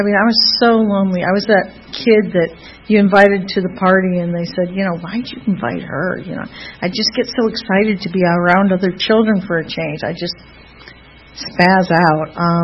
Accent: Toledo, Ohio, United States; born there; So I was born in 1959 in Toledo, Ohio.

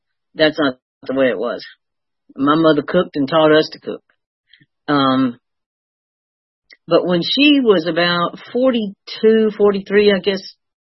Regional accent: East Point, Georgia, United States; And so, you know, we grew up in East Point. My dad ran the motor pool at Fort Mac for 32 years. My mama worked at the Arrow Shirt Company in East Point

